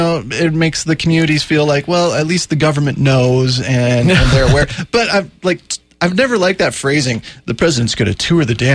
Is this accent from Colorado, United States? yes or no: yes; Colorado Springs, Colorado, United States; Every summer break, we went back to Colorado Springs. So it is my hometown, as much as a military brat can have a hometown.